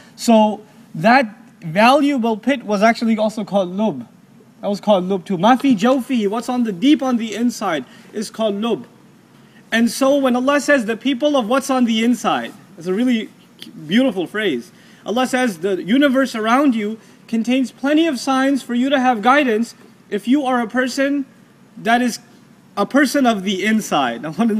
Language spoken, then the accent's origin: English; Texas, United States; I come from Texas, we don't see much of those, right?